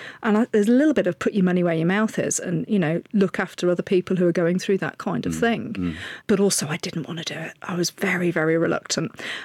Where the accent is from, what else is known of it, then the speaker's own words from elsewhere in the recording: Sheffield, Yorkshire and the Humber, United Kingdom; I come from Sheffield. It's nowhere near any military.